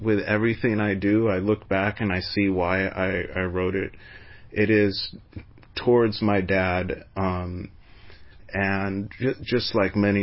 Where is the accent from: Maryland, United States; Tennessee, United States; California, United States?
California, United States; Los Angeles; I remember when I was a kid growing up on the West Side, it would rain for like 3 or 4 days straight.